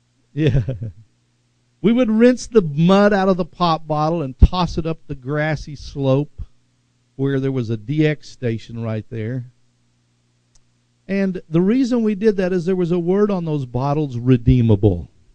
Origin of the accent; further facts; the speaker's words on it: Tulsa, Oklahoma, United States; also born or lived in Tahlequah; When I was about in fourth grade, we lived in Tahlequah for a while. Most of my life I grew up in West Tulsa. My mom was homesick for her mom, and so we moved down here for a while.